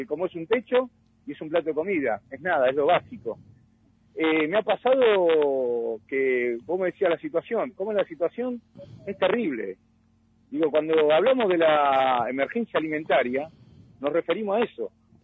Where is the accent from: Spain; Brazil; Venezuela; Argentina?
Argentina; Caseros, Buenos Aires Province; mis amigos de Casero, yo soy de Casero, soy del conurbano